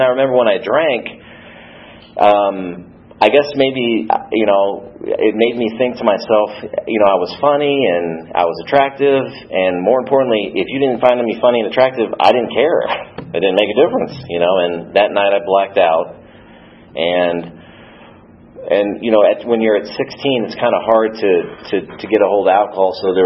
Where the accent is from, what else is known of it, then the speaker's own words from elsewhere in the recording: Iowa, United States; So I was born in Iowa to a funeral director and a little Italian woman from Boston. So I was raised in a funeral home my whole life.